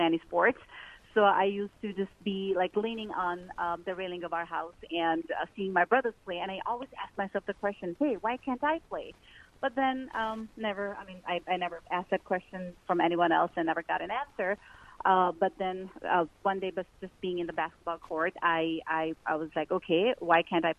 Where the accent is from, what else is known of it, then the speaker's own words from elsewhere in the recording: Pakistan; English is a second language; moved away as an adult; now in United States; I was born and raised in Pakistan, and I came to the U.S. around 2008.